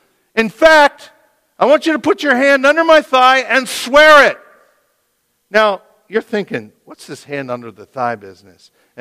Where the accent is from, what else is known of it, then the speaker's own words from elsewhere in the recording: Merton, Wisconsin, United States; moved away as an adult; I left my hometown of Merton, Wisconsin when I was 18 years old, never to go back there to live again.